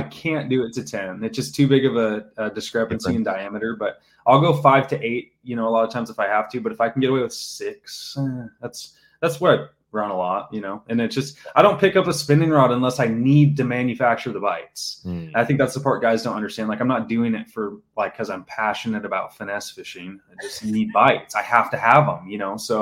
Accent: Oregon, United States; I'm coming from Southern Oregon. I don't have a tournament fishery or a home lake.

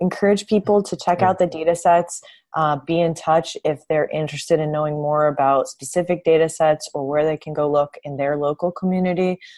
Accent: Canada; I grew up in a rock and roll household, and I'm Canadian.

